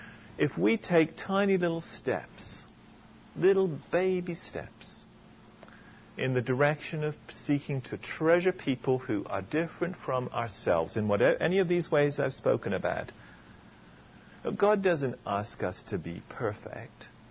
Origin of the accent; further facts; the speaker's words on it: England, United Kingdom; accent: English; I'm sorry, my accent is still English, by the way. I'm working on it. It's hard to get rid of it.